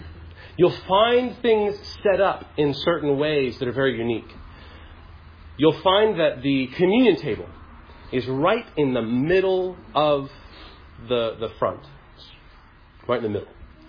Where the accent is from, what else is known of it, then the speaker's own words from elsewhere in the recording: Florida, United States; accent: Florida; Got to get my Florida accent back.